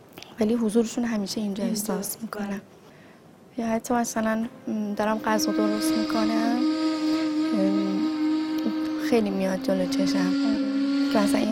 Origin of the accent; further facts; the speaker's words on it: Qaem Shahr, Mazandaran, Iran; born there; also born or lived in Bandar Abbas; قایم شهر به دنیا اومدم